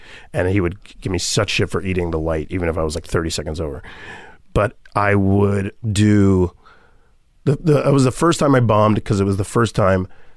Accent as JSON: {"language": "English", "region": "Florida", "country": "United States", "tie": "born or raised there", "said": "Because Florida, growing up in Florida, it was so segregated and racist and anti-Semitic and anti-Haitian."}